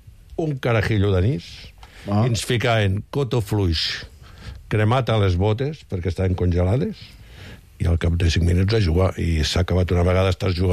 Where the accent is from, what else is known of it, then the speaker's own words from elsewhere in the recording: Lleida, Catalonia, Spain; Això del fred, que jo no sé si us ho he dit mai, que jo soc de Lleida.